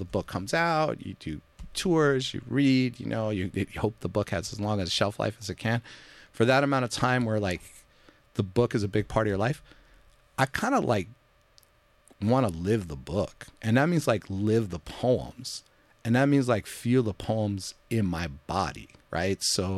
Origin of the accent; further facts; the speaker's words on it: New York, United States; being, you know, a Jewish person growing up in New York, wanting to be an athlete, he's somebody who I identify with.